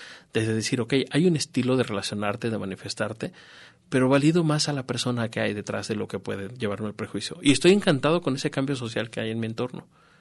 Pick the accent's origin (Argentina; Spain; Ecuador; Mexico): Mexico; en mi país, en México